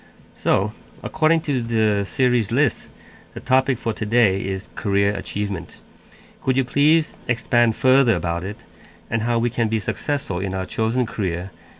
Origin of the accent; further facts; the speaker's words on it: Thailand; from Thailand, and I will be your moderator today.